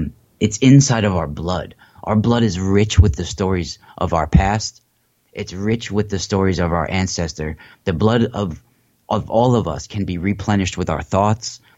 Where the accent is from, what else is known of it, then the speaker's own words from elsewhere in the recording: Haverstraw, New York, United States; I grew up in Rockland County in Haverstraw, New York. And talk about an ancient land.